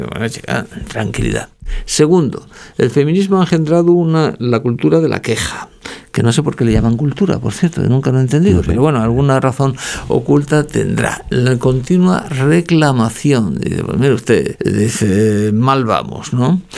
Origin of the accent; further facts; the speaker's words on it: Oviedo, Asturias, Spain; Yo soy de Oviedo, nací en un barrio no precisamente de lujo